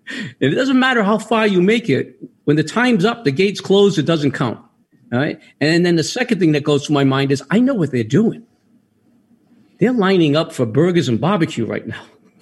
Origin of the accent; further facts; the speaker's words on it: East Coast, United States; You can tell I'm from the East Coast, and this gentleman that I'm talking with is also a Paisan like me.